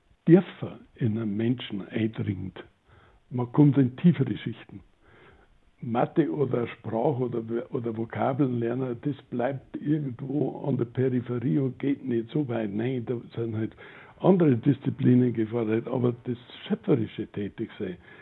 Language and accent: German; Passau, Bavaria, Germany; Ist auch eine gebürtige Passauerin, ja. Insofern sind die Wurzeln sehr nahe beieinander, klar.